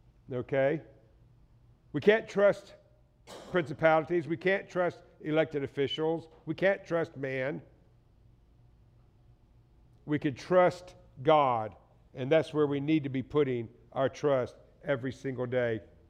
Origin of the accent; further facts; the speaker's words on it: the South, United States; I grew up in the South, lived up here, had never seen the desert.